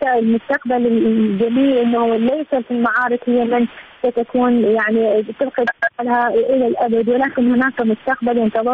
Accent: Iraq; إحنا كشارع عراقي، كجمهور عراقي

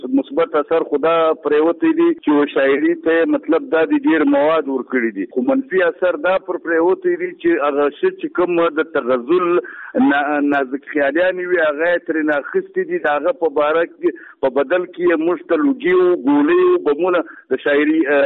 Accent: Chaman, Balochistan, Pakistan; now in Quetta, Pakistan; موږ چمن ته راکډه شوي یو. بیا د هغه وخت په چمن کې اوسېدلو تقریبا تر ډېره پورې اوس مطلب زما ټاټوبی چې دی چمن دی، خو دا وخت یې په کوټه کې اوسې.

